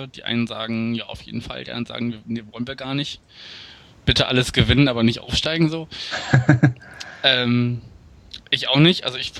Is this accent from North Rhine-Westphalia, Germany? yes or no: no; Berlin, Germany; Also, ich bin selber auch Berliner, ich bin gar kein Hamburger.